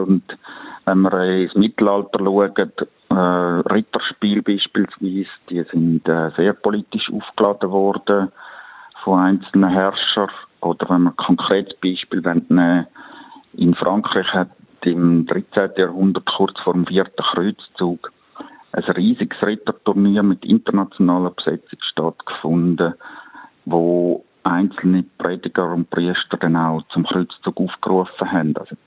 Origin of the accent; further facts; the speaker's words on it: Switzerland; Vielleicht sind wir Schweizer ein bisschen konsensorientierter und stehen nicht so gerne in der Öffentlichkeit.